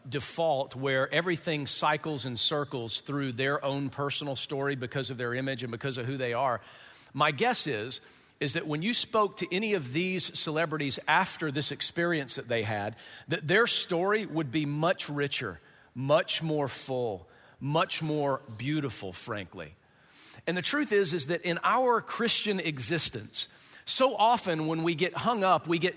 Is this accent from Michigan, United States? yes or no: no; North Tonawanda, New York, United States; I'm not Jewish. I'm from North Tonawanda.